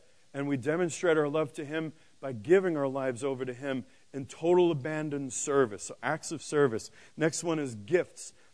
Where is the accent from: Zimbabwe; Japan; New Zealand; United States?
United States; New York City, New York; also born or lived in Boston; Now, you all know, if you don't, I'm from New York City. And then I lived in Boston for 10 years.